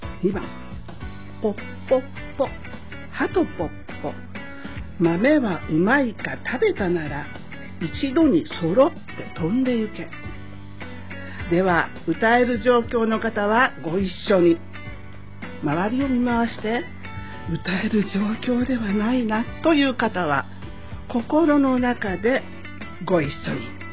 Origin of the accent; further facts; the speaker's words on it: Asakusa, Tokyo, Japan; 明治の最後の方に生まれています。私の年がバレそうですけれども、職人の娘で浅草近辺で育っている生っ粋の江戸っ子です。